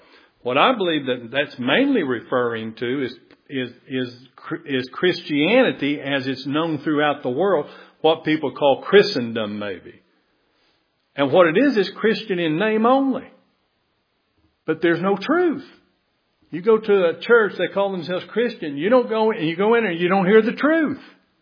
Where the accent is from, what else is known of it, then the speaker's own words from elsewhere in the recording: United States; You know, we were kind of spoiled, I think, you know, growing up in America and in the 50s and 60s and all that.